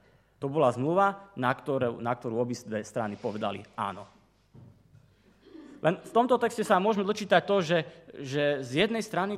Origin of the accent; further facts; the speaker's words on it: Trenčín, Trenčín Region, Slovakia; born there; A ja tak áno, naozaj som sa narodil v Trenčine.